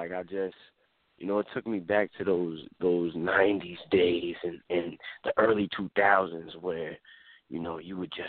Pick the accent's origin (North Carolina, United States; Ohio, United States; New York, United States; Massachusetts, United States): New York, United States; Queens; I'm from New York, my nigga. I'm from Queens.